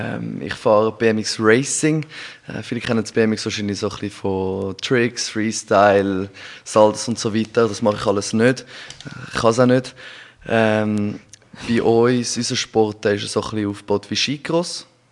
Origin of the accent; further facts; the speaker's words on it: Winterthur, Zurich, Switzerland; ich bin in Vinti aufgewachsen, wohne immer noch in Vinti